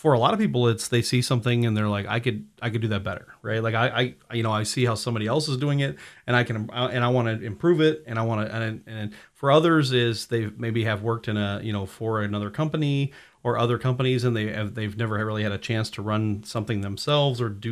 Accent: Perry, Iowa, United States; was kind of missing my hometown of Perry here.

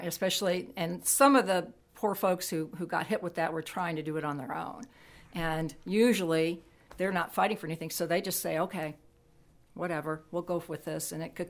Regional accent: Crawfordsville, Indiana, United States; I grew up in Crawfordsville, Indiana.

